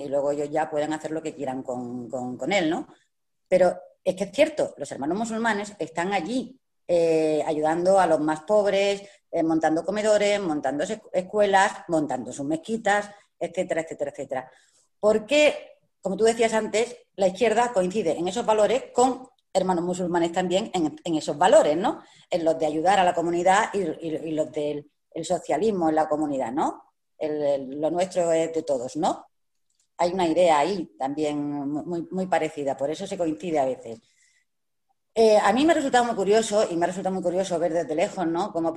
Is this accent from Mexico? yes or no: no; Melilla, Spain; por ser de Melilla, ¿no?, veo las cosas de España, ¿no?, de un poquito de lejos, aunque soy española, la veo también porque pertenezco a una cultura más lejos